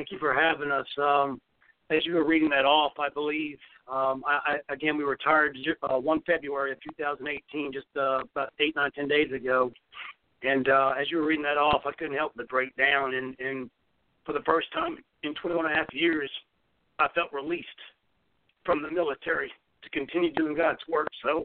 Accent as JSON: {"language": "English", "town": "Katy", "region": "Texas", "country": "United States", "tie": "born or raised there", "said": "And we grew up in Katy, Texas."}